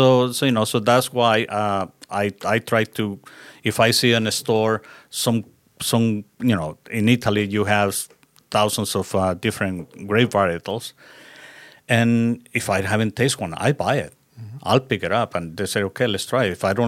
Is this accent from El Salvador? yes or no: yes; El Salvador; I'm from El Salvador myself.